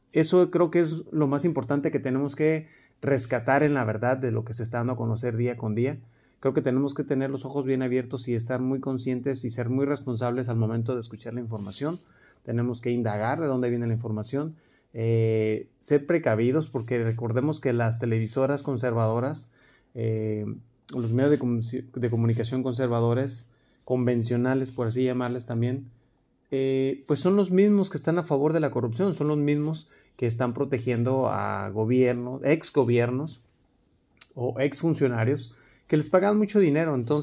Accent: Mexico; creo que va a ser una oportunidad para todos nosotros como mexicanos ir a visitar estos lugares

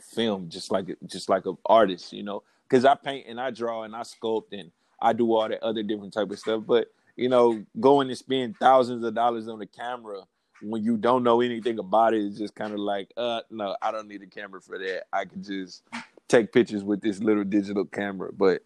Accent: Houston, Texas, United States; also born or lived in Seattle; Okay, I'm from Houston and I joined the military at 18.

